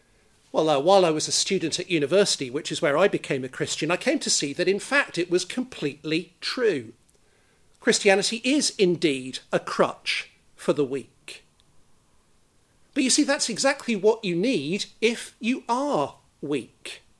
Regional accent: Birmingham, West Midlands, United Kingdom; Well, I grew up in Birmingham in a non-Christian family.

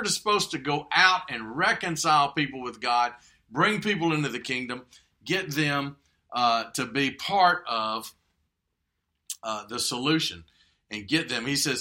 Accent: United States; I am proud to be an American, but I'm not proud in a way

